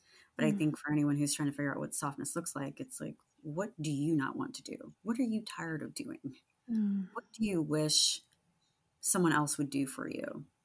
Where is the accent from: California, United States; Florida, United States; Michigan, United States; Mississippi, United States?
California, United States; Sacramento; And then Greta Gerwig is from Sacramento and that's my hometown.